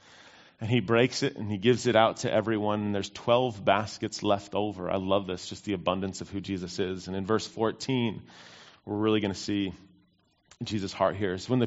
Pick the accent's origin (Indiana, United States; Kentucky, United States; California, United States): California, United States; So they're leaving, and I'm from Northern California.